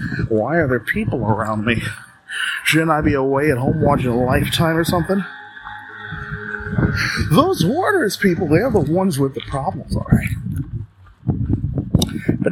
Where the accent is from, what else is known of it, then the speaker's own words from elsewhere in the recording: United States; I was eating a tub of ice cream because I'm an American, right?